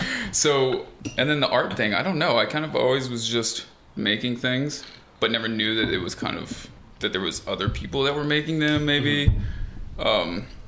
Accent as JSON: {"language": "English", "region": "Vermont", "country": "United States", "tie": "born or raised there", "said": "You know, I think it was just when you're growing up in Vermont, there's not a ton to do."}